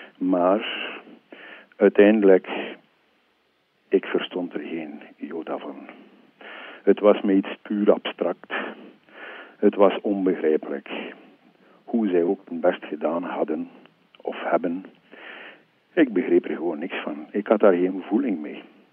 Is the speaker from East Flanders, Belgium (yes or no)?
yes; Sint-Niklaas, East Flanders, Belgium; born there; Ik ben geboren in Sint-Niklaas en ik woon in Sint-Niklaas.